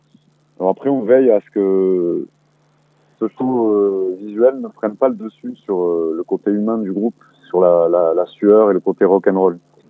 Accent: Occitanie, France; Nous, on a grandi en Ariège, c'est l'avant-dernier département en termes de population.

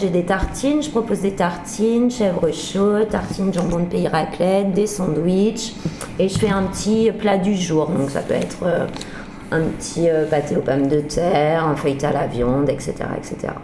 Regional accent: Nouvelle-Aquitaine, France; born there; Alors je suis née en Creuse, donc voilà

